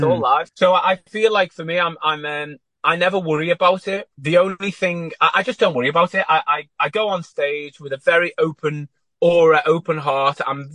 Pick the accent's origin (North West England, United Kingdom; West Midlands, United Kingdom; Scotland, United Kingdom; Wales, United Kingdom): North West England, United Kingdom; Liverpool; I'm from Liverpool, and I was kind of almost born on a stage.